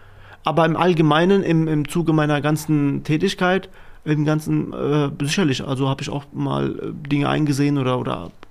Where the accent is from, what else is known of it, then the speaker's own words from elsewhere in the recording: Germany; born there; Tatsächlich bin ich selber hier in Deutschland geboren.